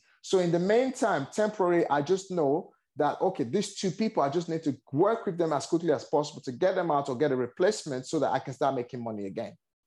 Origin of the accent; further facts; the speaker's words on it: Nigeria; I originally born and raised in Nigeria.